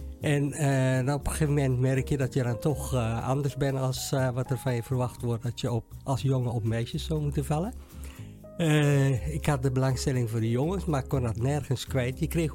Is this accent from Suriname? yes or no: yes; Suriname; ik kom oorspronkelijk uit Suriname. Eigen gezin met vier kinderen. Surinaams Hindoestaans gezin. Gelukkig niet zo fanatiek in het geloof opgevoed.